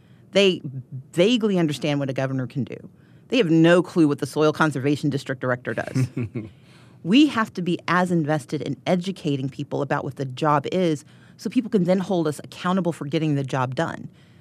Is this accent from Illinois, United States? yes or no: no; Georgia, United States; And I'm from Georgia.